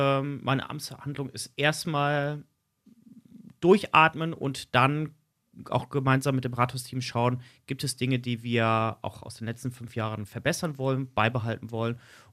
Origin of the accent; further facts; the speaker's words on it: Essen, North Rhine-Westphalia, Germany; now in Greven, Germany; dass ich gebürtig ja nicht aus Greven komme, sondern ich bin ja in Essen im Ruhrgebiet aufgewachsen.